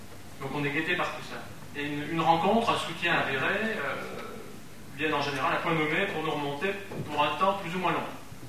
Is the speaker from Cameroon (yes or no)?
no; Lyon, Auvergne-Rhône-Alpes, France; parce que je suis de Lyon